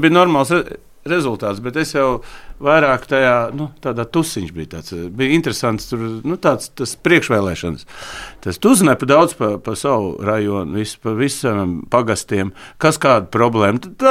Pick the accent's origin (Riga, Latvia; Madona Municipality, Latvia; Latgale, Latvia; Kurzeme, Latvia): Riga, Latvia; es nekad Ropažos neesmu dzīvojis, nu Ropažās, man tur neviens nezin, es esmu Rīdzinieks būdiņu, man ir Rīga